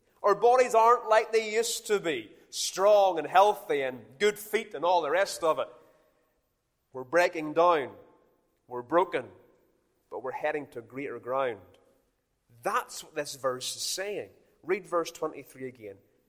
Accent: Ballymena, Northern Ireland, United Kingdom; I've friends that I grew up with in Ballymena.

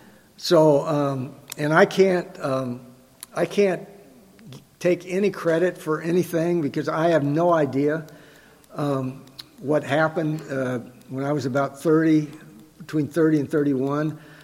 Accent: Decatur, United States; And I never stepped foot on a church outside of my hometown in Decatur when I was away.

